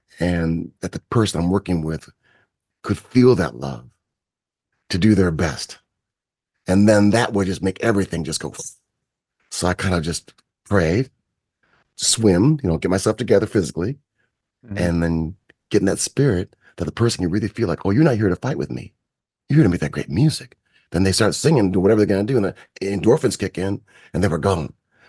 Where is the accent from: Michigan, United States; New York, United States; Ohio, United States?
Michigan, United States; Kalamazoo; I'm from Kalamazoo, Michigan, between Chicago and Detroit, right in the middle of the country, Kalamazoo, where they make Gibson guitars, you know.